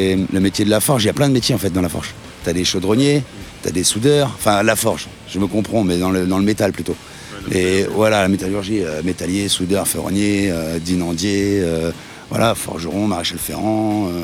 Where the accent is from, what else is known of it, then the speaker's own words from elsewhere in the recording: Pays de la Loire, France; moi je suis de Vendée, je suis pas très loin de Partenay, je suis à une bonne heure d'ici. Je suis limite Vendée de Sèvres, Moléon, les 13 vents.